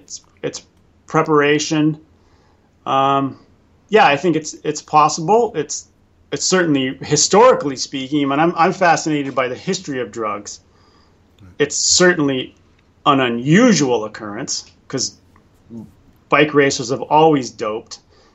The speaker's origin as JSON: {"language": "English", "town": "San Diego", "region": "California", "country": "United States", "tie": "born there", "said": "Yeah, and no, I'm an American. I was born in San Diego."}